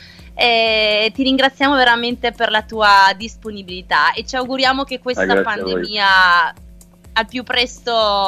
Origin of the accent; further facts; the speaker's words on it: Trentino-Alto Adige, Italy; siccome io sono trentina